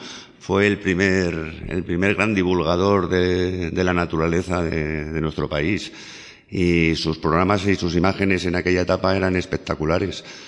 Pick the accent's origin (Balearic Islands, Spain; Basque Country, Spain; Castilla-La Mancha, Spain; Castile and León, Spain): Castile and León, Spain; Segovia; now in Canary Islands, Spain; Yo nací en Segovia, en Castilla, León. Llevo muchos años viviendo en Canarias, aunque tengo muchos buenos recuerdos de mi etapa de infancia en esa ciudad.